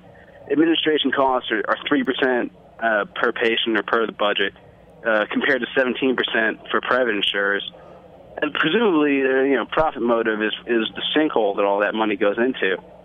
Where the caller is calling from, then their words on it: Bethpage, New York, United States; Bob, I'm calling from Bethpage.